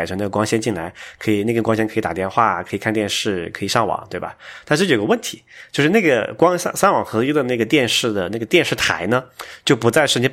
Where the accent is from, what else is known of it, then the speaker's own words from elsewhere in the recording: China; 可能我来自一个小西部，中国西部的小县城嘛